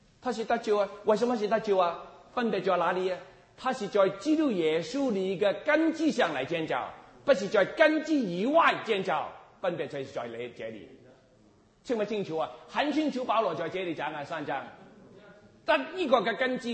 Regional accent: Guangdong, China; 你知不知我是广东人呢？

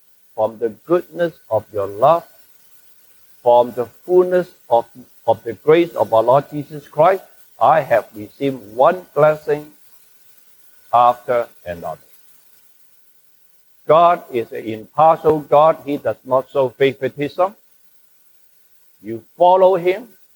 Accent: Hong Kong; I come from Hong Kong, you know what I mean.

